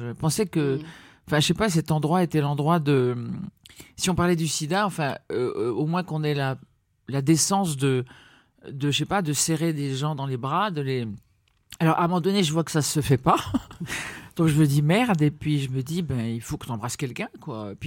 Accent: Dakar, Senegal; Oui, je suis née au Sénégal, à Dakar

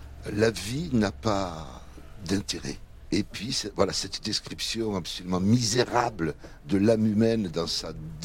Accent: Algeria; Et c'est une famille algérienne et je suis algérien.

